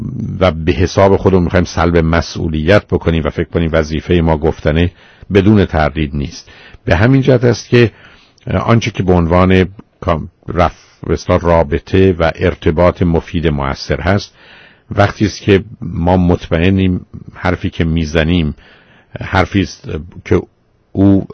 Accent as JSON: {"language": "Persian", "country": "Iran", "said": "ما ایرانی هستیم"}